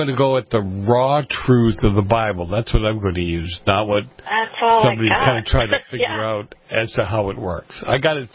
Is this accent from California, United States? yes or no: no; Boston, Massachusetts, United States; You know, I grew up in Boston. I grew up in an area that was highly influenced by the mafia.